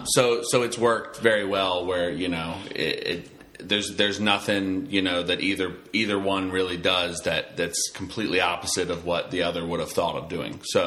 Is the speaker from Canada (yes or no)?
no; Georgetown, Delaware, United States; I come from Georgetown down the road.